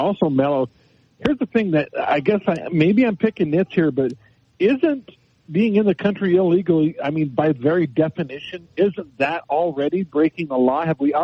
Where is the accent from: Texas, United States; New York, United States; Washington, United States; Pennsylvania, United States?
Texas, United States; I grew up in Texas, and we were 100 miles from the border or so in the two towns I lived in.